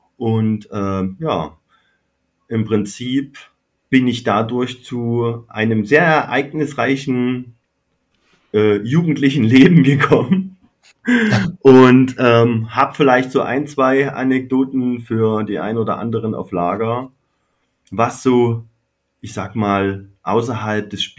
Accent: Freiberg, Saxony, Germany; now in Dresden, Germany; also ich bin eigentlich zum Studieren nach Dresden gekommen. Ich bin ursprünglich aus Freiberg.

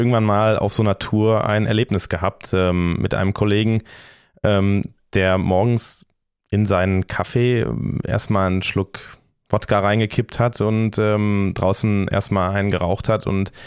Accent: Hennef, North Rhine-Westphalia, Germany; also born or lived in Troisdorf; Also geboren bin ich in Troisdorf, da haben meine Eltern schon in Hennef gewohnt. Hab dann 8 Jahre lang mit meiner Familie oder mit der Familie in Hennef gelebt. 2004 haben meine Eltern dann in Pleiserhohn ein Haus gebaut und wir sind dann dahin gezogen

